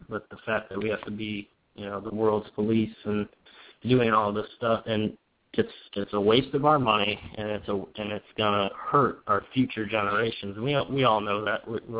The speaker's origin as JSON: {"language": "English", "town": "Houston", "region": "Texas", "country": "United States", "said": "And I'm from Houston"}